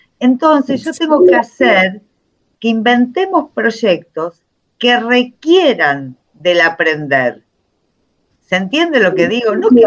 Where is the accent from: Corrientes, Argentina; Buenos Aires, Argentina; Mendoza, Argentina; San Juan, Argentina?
Buenos Aires, Argentina; born there; moved away as an adult; now in Rosario, Argentina; yo nací en Buenos Aires, Argentina, pero muy temprano, a los 22 años, ya me vine a vivir a Rosario, que queda en la provincia de Santa Fe